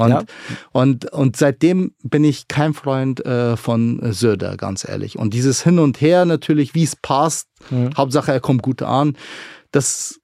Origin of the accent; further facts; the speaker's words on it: Bavaria, Germany; ich komme aus Niederbayern.